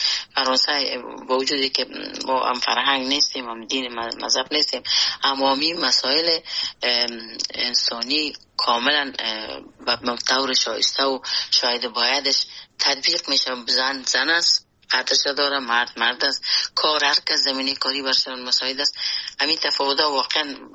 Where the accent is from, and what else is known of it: Afghanistan; born or raised there; moved away